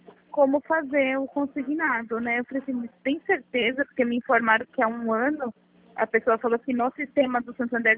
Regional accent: Atibaia, São Paulo, Brazil; Eu sou de Atibaia.

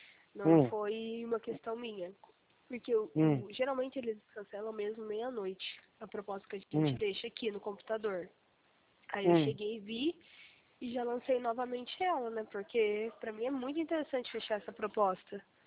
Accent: Guaxupé, Minas Gerais, Brazil; É, eu sou de Guaxupé, eu morava aí. Então eu sei que é cidade pequena

